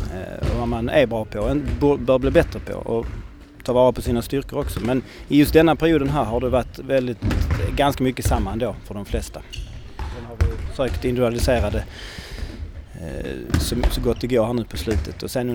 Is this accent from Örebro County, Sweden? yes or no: no; Landskrona, Skåne, Sweden; now in Halmstad, Sweden; Från Landskrona i grund och botten. Jag har bott 10 år i Halmstad. Så det är väl Halmstad som är hemma.